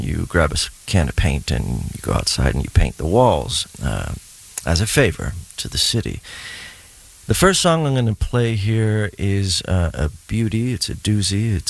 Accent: Los Angeles, California, United States; I'm a Valley boy. I was raised in the Valley, spent a lot of time in Northridge. Northridge Quake is in my quaking blood still to this day.

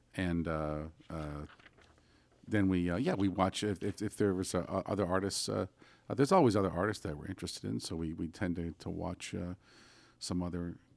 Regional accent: California, United States; The land where I was partly raised, right here in Southern California

